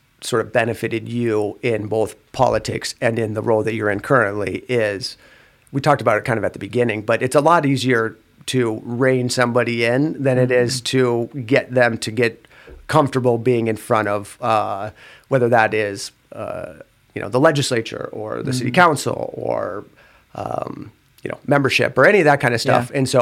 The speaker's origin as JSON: {"language": "English", "town": "Belle Fourche", "region": "South Dakota", "country": "United States", "said": "again, I'm from Belle Fourche."}